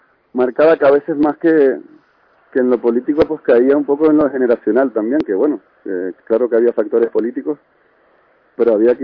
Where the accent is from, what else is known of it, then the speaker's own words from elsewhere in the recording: Tenerife, Canary Islands, Spain; born there; y los hijos, que somos cinco, pues nacimos en Tenerife.